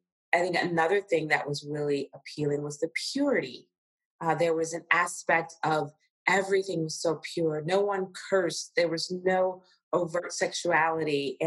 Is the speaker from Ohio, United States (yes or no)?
yes; Cincinnati, Ohio, United States; Yes, I was raised in Cincinnati, Ohio, Southern Ohio. And so with a grandmother and a great grandmother.